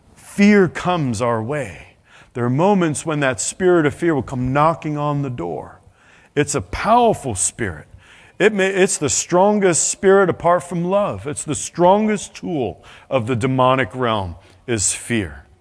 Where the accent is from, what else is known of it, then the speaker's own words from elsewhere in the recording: England, United Kingdom; Now, I am an Englishman, and I'm glad that our symbol is the lion.